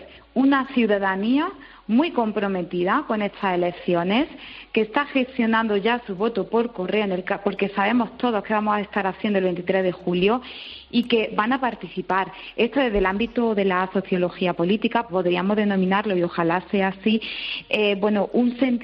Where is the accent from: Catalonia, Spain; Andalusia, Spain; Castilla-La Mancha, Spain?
Andalusia, Spain; Bailén; yo además soy del sur de Andalucía, una ciudad que es Bailén, donde rozamos los 40 y tantos grados de temperatura